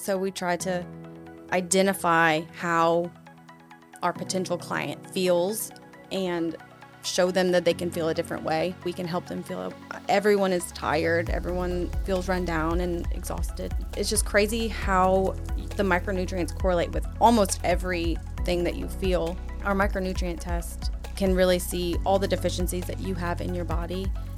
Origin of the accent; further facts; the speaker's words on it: Grand Coteau, Louisiana, United States; now in Lafayette, United States; I'm originally from Grand Coteau, but I live here in Lafayette.